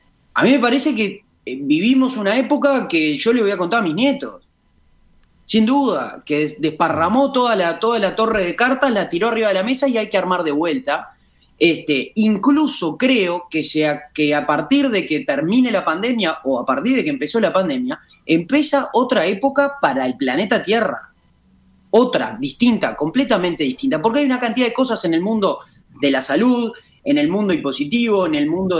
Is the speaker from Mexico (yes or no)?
no; Uruguay; hay cosas que nos tenemos que felicitar como uruguayos todos